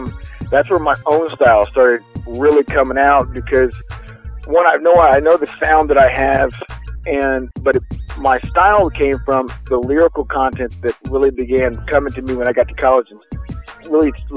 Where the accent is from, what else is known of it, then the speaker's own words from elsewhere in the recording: Cincinnati, Ohio, United States; born there; Yeah, I was born in Cincinnati.